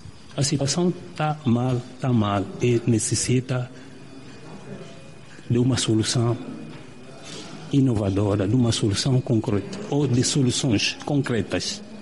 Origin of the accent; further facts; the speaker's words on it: Angola; Nós somos angolanos, conhecemos a nossa realidade do país